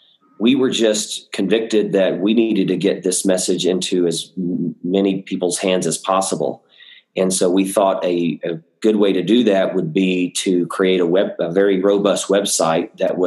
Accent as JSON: {"language": "English", "region": "Texas", "country": "United States", "tie": "born or raised there", "said": "going to come down to Texas with a bunch of her friends and do nursing down here. So she ended up in my home state, which was fine with me."}